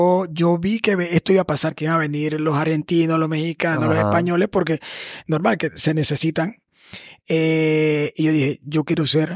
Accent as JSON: {"language": "Spanish", "country": "Panama", "said": "Oye, soy de Panamá, ta, ta, ta, ta, ta."}